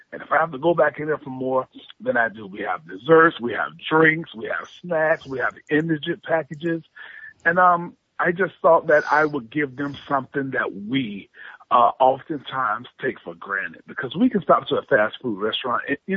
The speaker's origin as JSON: {"language": "English", "town": "Jacksonville", "region": "Florida", "country": "United States", "tie": "born or raised there", "said": "I travel through my hometown all the time. I see, homeless, and our homeless community is literally more gathered together in the downtown area of Jacksonville, Florida."}